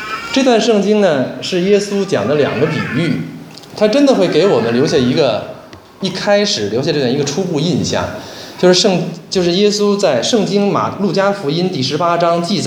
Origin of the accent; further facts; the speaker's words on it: Beijing, China; 就是用我们北京话说，就是磨叽